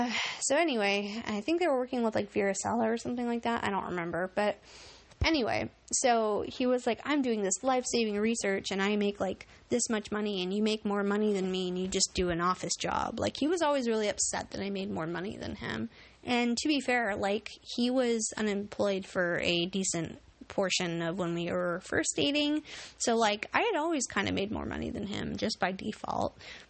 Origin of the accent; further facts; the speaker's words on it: Seattle, Washington, United States; And he already thought I was a stoner because I was from Seattle and, like, you know, a comedian